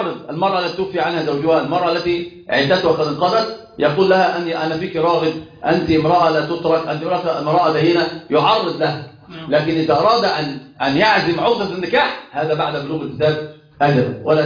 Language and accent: Arabic; Egypt; إحنا عندنا في مصر يقولون نسيبي.